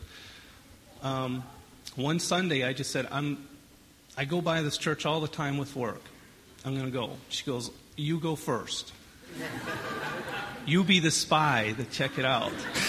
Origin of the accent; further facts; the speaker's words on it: Iowa, United States; I'm from Southwest Iowa, grew up in a Nazarene church.